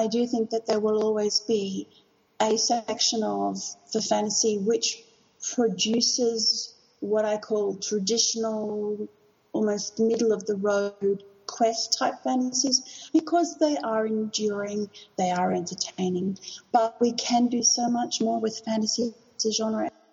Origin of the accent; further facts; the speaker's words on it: Australia; being an Australian